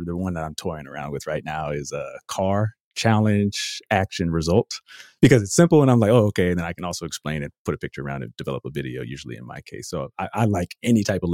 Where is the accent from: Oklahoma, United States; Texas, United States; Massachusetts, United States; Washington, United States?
Texas, United States; Austin; Like, I'm from Austin. Like, I spent 10, 16 years